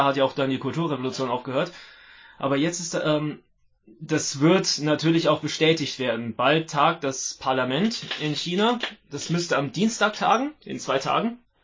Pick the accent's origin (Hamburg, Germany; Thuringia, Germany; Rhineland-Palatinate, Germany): Rhineland-Palatinate, Germany; Trier; ich komme aus Trier, das ist die Geburtsstadt von Karl Marx